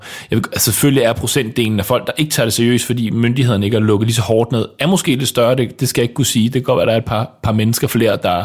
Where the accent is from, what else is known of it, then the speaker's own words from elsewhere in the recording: West Jutland, Denmark; Jeg er ikke fra Skalskør. Nej. Jeg er fra Vestjylland.